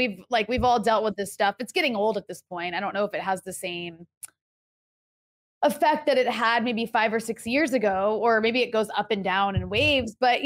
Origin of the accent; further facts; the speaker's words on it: United States; fair, I am American. Like, I am American as well.